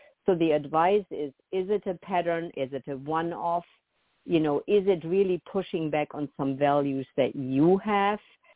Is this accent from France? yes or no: no; Germany; I grew up in the German culture, and punctuality is a huge value. Our trains run on time.